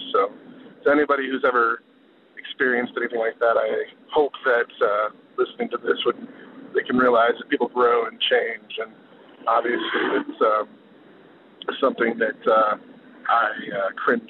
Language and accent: English; Midwest, United States; Growing up in the Midwest, racism was sort of ingrained into my upbringing